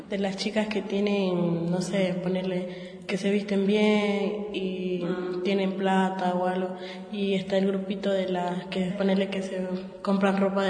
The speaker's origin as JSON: {"language": "Spanish", "country": "Bolivia", "said": "Yo llegué de Bolivia hace un año y ponerle 6 meses por ahí. Cuando me vine a vivir para acá, fue como que, no sé, ya empecé a conocer un poco más las cosas."}